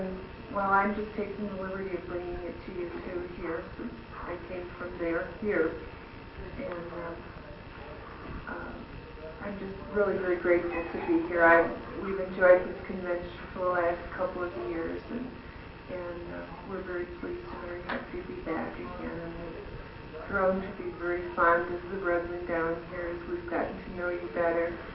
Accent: Detroit, Michigan, United States; from Detroit, Michigan

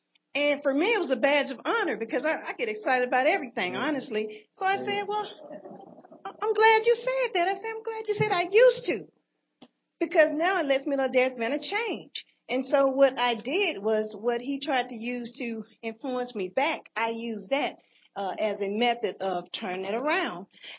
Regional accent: Huntsville, United States; I'm from Huntsville.

